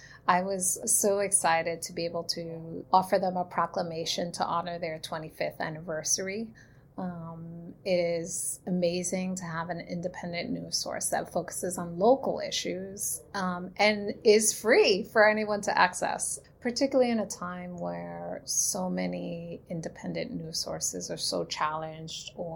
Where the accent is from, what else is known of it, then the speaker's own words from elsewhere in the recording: Puerto Rico; I'm from Puerto Rico, known as Boricua